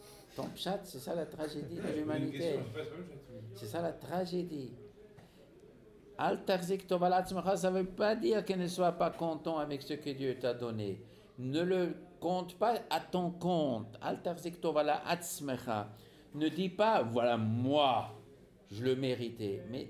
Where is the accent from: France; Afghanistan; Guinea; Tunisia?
Tunisia; Chez nous, en Tunisie, on était contents.